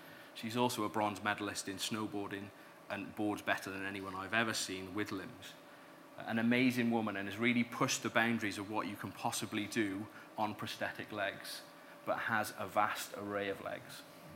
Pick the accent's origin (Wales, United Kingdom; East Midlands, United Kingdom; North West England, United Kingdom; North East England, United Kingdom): Wales, United Kingdom; I'm from Wales, so rugby would be my core sport.